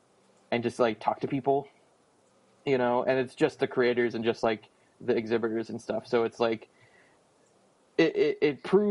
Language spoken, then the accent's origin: English; Ohio, United States; I've been to Akron Comic Con twice, and in my home state of Ohio.